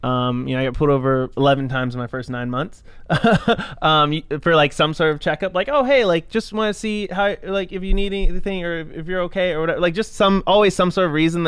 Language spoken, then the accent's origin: English; Victorville, California, United States; because like where I grew up in Victorville was a city.